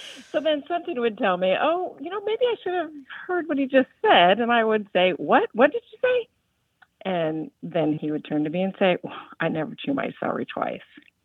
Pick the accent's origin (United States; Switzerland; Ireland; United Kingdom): United States; North Carolina; I'm from Eastern North Carolina.